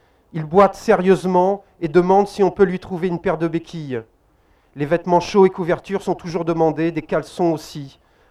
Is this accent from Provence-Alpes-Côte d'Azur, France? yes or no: yes; Nice, Provence-Alpes-Côte d'Azur, France; Bonjour, moi je viens de Nice